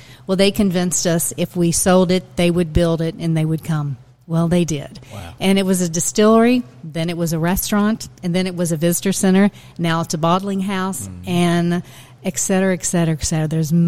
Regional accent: Kentucky, United States; Well, first of all, you know, I'm from Nelson County, born and raised.

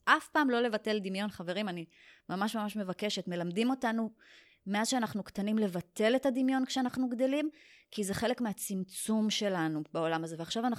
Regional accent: Tel Aviv, Tel Aviv District, Israel; also born or lived in New York / Rishon LeZion; now in Rehovot, Israel; נולדתי בניו יורק, גדלתי בתל אביב, אחרי זה עברתי לארצות הברית שוב פעם, אחרי זה גרתי בראשון לציון, והיום אני גרה ברחובות.

